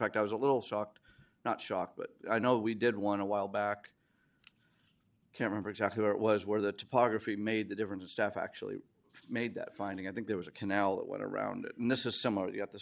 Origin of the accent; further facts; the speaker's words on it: Sanger, California, United States; I'm from Sanger.